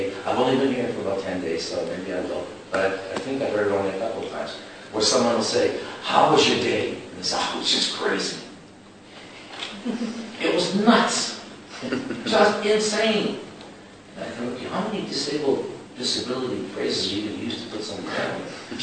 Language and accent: English; Canada; First of all, I'm visiting from Canada